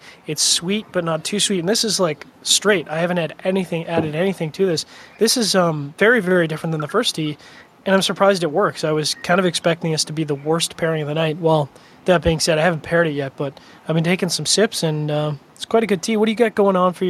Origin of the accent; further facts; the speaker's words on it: Canada; And being end Canadian